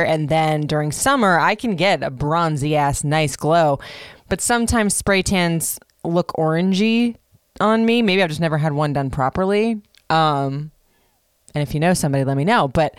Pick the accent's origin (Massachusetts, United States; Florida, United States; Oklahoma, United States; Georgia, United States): Florida, United States; I am the pastiest Puerto Rican I've ever seen in my life. And I grew up in Florida, so I was used to having a tan.